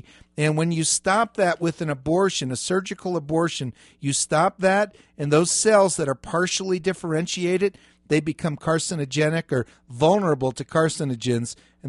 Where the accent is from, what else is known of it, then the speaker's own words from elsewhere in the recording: New Jersey, United States; This was in New Jersey. I grew up in New Jersey.